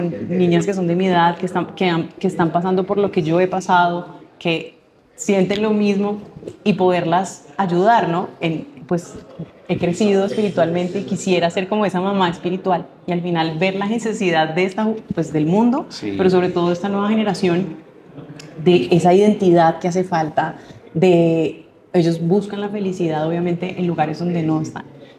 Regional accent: Cartagena, Bolívar, Colombia; Yo cuando crecí en Cartagena

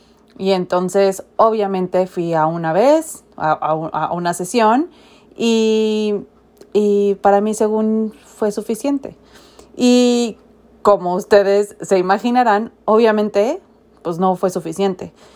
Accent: Mexico City, Mexico; como típica chilanga que soy, fui una vez.

